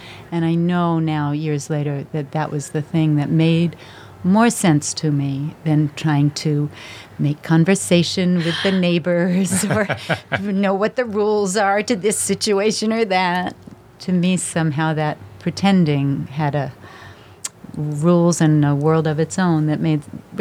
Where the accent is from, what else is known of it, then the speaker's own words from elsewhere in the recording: New York, United States; when I was a small child growing up in the East Village in New York